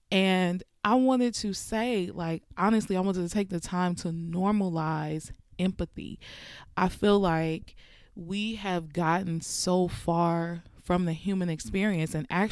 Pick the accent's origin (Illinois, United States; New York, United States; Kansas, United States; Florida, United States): Illinois, United States; Chicago; I'm from Chicago